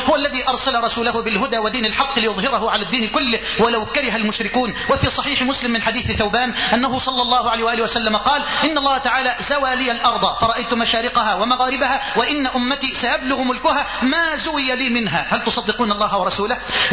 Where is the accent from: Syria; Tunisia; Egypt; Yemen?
Egypt; بلدنا مصر